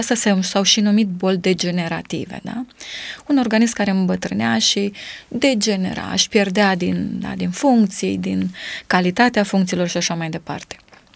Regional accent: Romania; Pentru mine, ca româncă, îmi doream și iubeam supermarketurile occidentale.

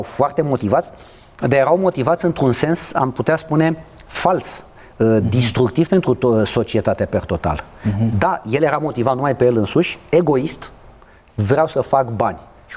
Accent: Romania; eu ca român îmi doresc să iau era să zic ce e mai bun

